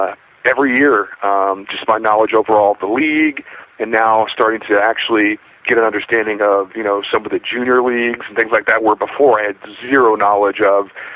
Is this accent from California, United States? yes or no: yes; California, United States; You know, obviously growing up in California, not a lot of hockey to be played.